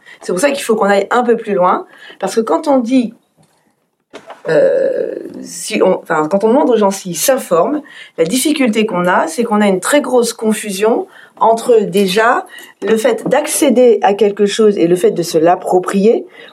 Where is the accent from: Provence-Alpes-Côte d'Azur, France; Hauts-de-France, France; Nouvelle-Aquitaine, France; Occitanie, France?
Hauts-de-France, France; je viens du nord de France, hein, donc des Hauts-de-France